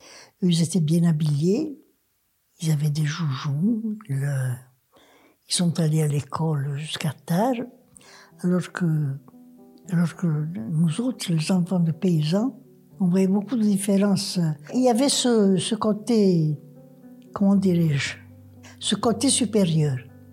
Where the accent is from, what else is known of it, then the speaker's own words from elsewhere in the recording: Afa, Corsica, France; 99 ans et 6 mois. Je suis née à Afa, j'ai toujours vécu.